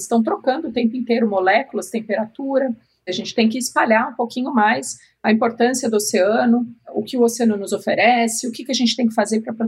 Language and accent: Portuguese; São Paulo, Brazil; envolto por um dos maiores remanescentes de Mata Atlântica do estado de São Paulo. É um lugar onde eu cresci, em meio à natureza, próximo à cachoeira.